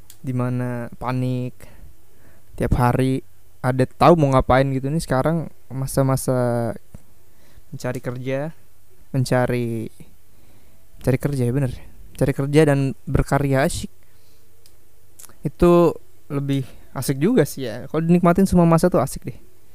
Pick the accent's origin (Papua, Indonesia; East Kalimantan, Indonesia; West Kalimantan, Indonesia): East Kalimantan, Indonesia; Balikpapan; untuk kota aku tercinta, Balikpapan, kota beriman.